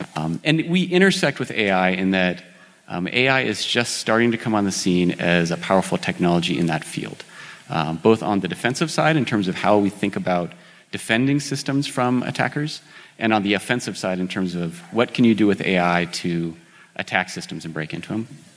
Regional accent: Helena, Montana, United States; Okay, so I grew up in Helena, so I'm a pretty local Montanan. From Helena, I came to MSU, and I'm an MSU grad.

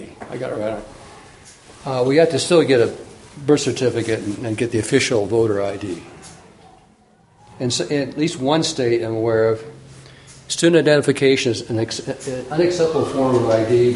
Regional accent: California, United States; born there; now in Montana, United States; I was born in California, unfortunately. I regret to say that because I've lived in Montana for 43 years and many of the states before that. But I am a native Californian.

